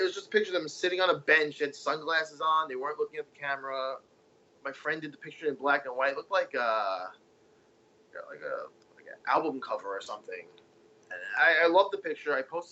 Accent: Levittown, United States; It takes place in Levittown in the 1990s, where I grew up in Levittown in the mid-1990s, and I have a lot of fond memories of my childhood.

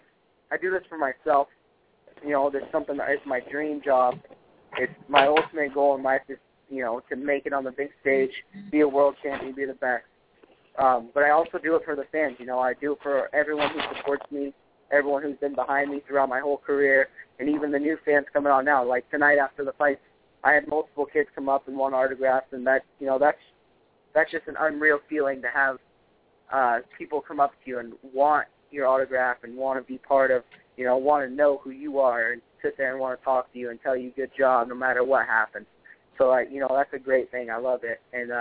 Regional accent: Newport, Washington, United States; I had a viewing party tonight back in my hometown of Newport, Washington.

